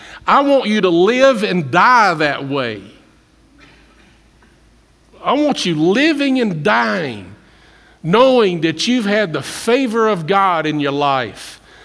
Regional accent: Campbellsville, Kentucky, United States; I remember working in a hardware store growing up in Campbellsville. It was a Western Auto. It was on Main Street.

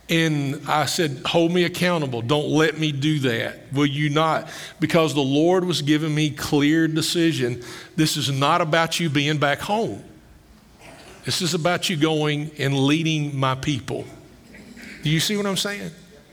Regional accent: Summersville, Kentucky, United States; also born or lived in Campbellsville; I grew up partly in Summersville, a little town of 500 people, less now, beautiful little town, wonderful town.

